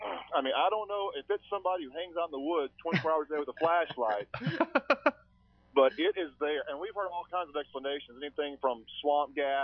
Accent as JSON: {"language": "English", "region": "Arkansas", "country": "United States", "said": "I'm from Arkansas originally, and there is one in Arkansas"}